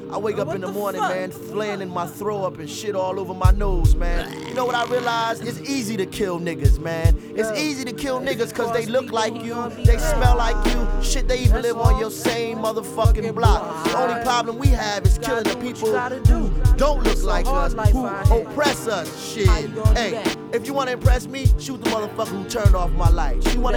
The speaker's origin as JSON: {"language": "English", "town": "Newark", "region": "New Jersey", "country": "United States", "tie": "born or raised there", "said": "I learned that shit growing up in Newark, man. The Brick City."}